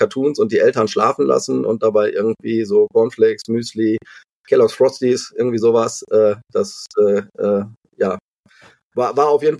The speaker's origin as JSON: {"language": "German", "town": "Wuppertal", "region": "North Rhine-Westphalia", "country": "Germany", "tie": "born or raised there", "also_born_or_lived": "Wülfrath / Ratingen", "said": "letztlich bin ich im Bergischen Land bei Wuppertal aufgewachsen, dann im Kreise Mettmann, in so einer Kleinstadt Wülfrath, später in Rating, das kennt vielleicht noch der eine oder andere, da ist der Flughafen Düsseldorf, im Düsseldorfer Umland"}